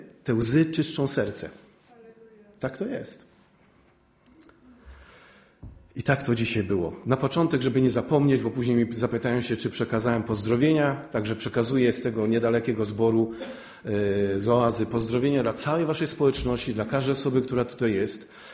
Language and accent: Polish; Białogard, West Pomeranian Voivodeship, Poland; Ja jestem z Pomorza. Pochodzę z Pomorza. Teraz zachodniopomorskie, dawniej koszalińskie, Białogard.